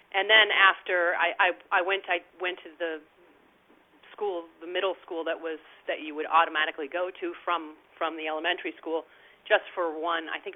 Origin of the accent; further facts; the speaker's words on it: Berkeley, California, United States; born there; I was born in Berkeley, California.